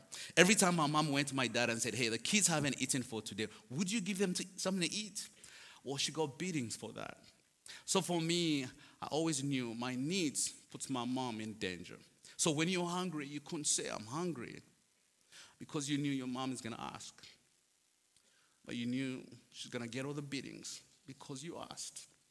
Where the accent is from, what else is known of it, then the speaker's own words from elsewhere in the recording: Uganda; my little journey as a little boy growing up in Uganda.